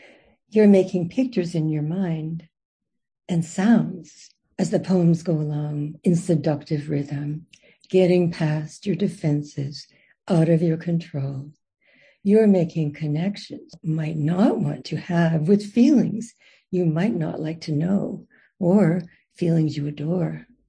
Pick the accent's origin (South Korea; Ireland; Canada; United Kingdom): Canada; now in Astoria, United States; Therefore, not so wild and woolly if I'm Canadian.